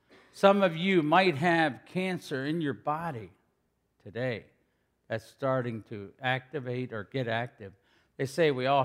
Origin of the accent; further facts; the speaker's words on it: Morgantown, United States; I come from Morgantown, south of Morgantown, some of you that don't know me, and as a dairy farmer